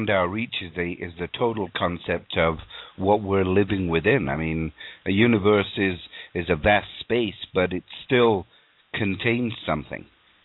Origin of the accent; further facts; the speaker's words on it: England, United Kingdom; I grew up on Saturday afternoon matinees at the movie theater in England